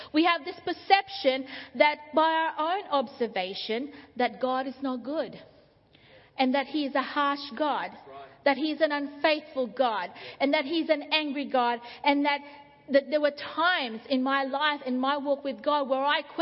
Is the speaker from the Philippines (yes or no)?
yes; Philippines; Now, I'm Filipino, in case for those of you who don't know. I've got some Filipino food here.